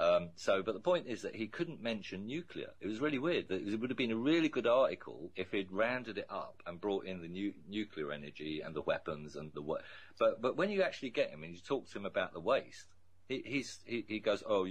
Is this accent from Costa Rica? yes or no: no; Ireland; I'm actually Irish. I'm defending English soldiers.